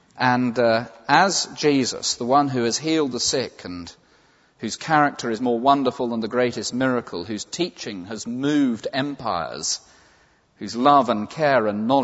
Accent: England, United Kingdom; because I'm English and it would embarrass me too much

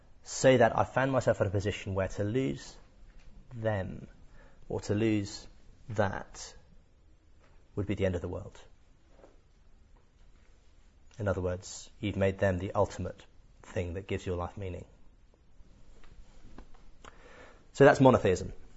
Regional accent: Cardiff, Wales, United Kingdom; born there; I was born in Cardiff

